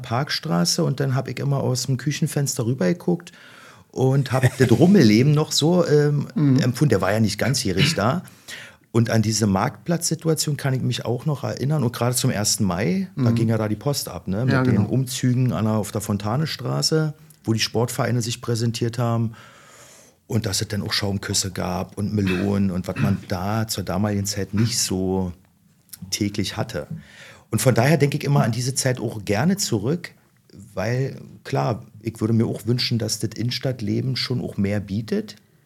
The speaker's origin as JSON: {"language": "German", "town": "Hennigsdorf", "region": "Brandenburg", "country": "Germany", "tie": "born or raised there", "said": "Geboren 1978 im Winter, im Februar. Ja, groß geworden mit den Eltern und meiner zauberhaften Schwester, wohlbehütet im Stadtteil Hennigsdorf Nord."}